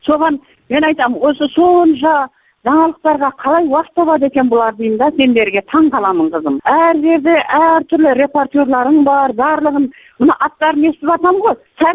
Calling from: Kazakhstan; Men Qozog'istondanman o'zim.

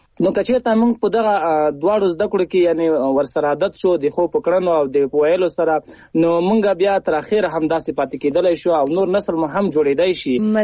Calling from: Paktia, Afghanistan; هغه هم له پکتیا احمد خیلو څخه.

